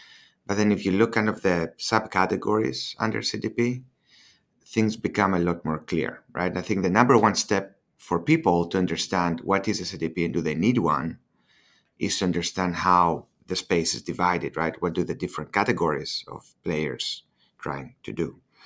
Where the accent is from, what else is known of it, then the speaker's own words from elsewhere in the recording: Greece; English is a second language; moved away as an adult; now in United States; I'm from Greece.